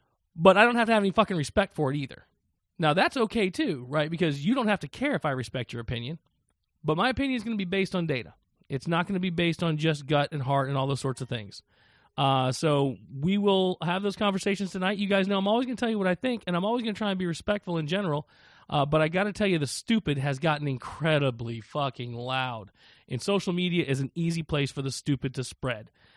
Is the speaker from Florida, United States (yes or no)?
yes; Tampa, Florida, United States; oh, are you from Tampa? Yeah, I'm from Tampa. And you came up to watch the game? No, I came up to Charlotte just by happenstance.